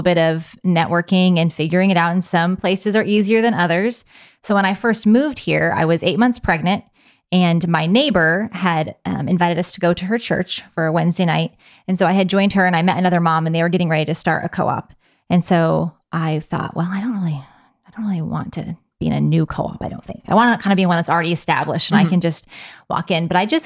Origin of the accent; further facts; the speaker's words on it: New York, United States; And I grew up in Northern New York. There's very few homeschoolers in that part of the country.